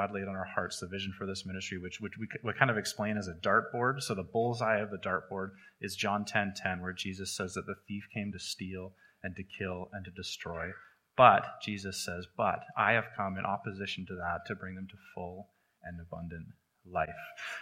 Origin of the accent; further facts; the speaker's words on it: Victoria, British Columbia, Canada; we were in Calgary. I'm from Victoria, and we'd moved away to Calgary for a bit